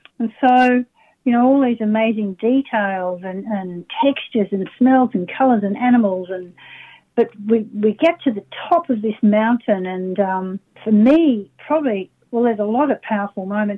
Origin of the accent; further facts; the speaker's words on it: Kyneton, Victoria, Australia; I grew up in Kyneton, Victoria, and I am now on Wurundjeri land, and I work on Wadawurrung land and in Ballarat.